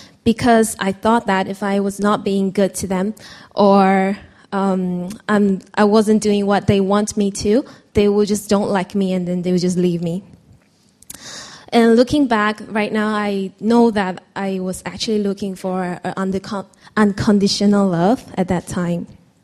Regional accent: Malaysia; And growing up in Malaysia, I know that there are two types of prejudice.

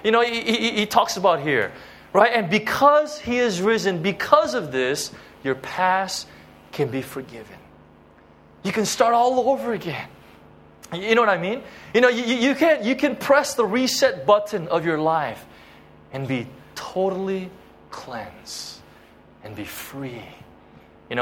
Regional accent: United States; You know, and being American, this is hard to grasp sometimes, right?

